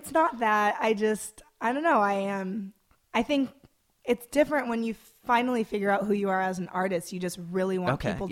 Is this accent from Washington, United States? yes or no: yes; Skyway, Washington, United States; I grew up in Skyway, so I was in the hood.